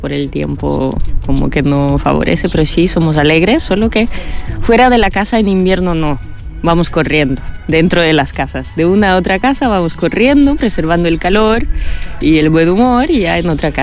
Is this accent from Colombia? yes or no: no; Poland; Spanish is a second language; also born or lived in Moscow / Barcelona; now in Palma de Mallorca, Spain; el lugar donde yo nací es Moscú. O sea, soy de Polonia, pero nací en Moscú. El lugar donde yo nací en realidad es una ciudad muy, muy grande.